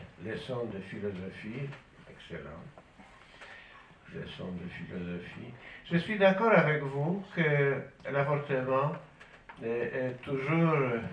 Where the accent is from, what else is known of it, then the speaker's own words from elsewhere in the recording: Poland; je suis polonais